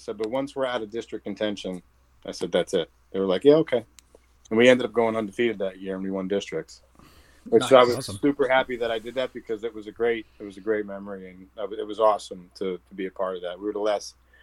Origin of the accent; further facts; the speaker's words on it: New Milford, New Jersey, United States; I was born in Passaic Valley Hospital near Westwood, but I lived in New Milford, New Jersey, pretty much my whole life.